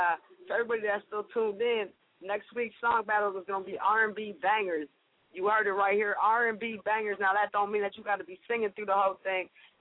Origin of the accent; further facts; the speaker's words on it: Minnesota, United States; I'm from Minnesota myself, you know what I'm saying?